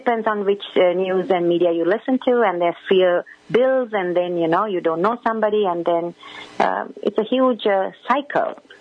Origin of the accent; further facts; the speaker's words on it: United States; to show up as an American who is a Muslim and who loves this country